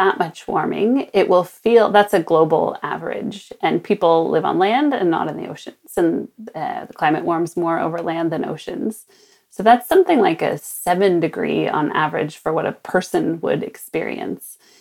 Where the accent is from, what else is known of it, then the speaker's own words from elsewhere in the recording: Sonoma, California, United States; during one of the catastrophic fires in my hometown of Sonoma, north of San Francisco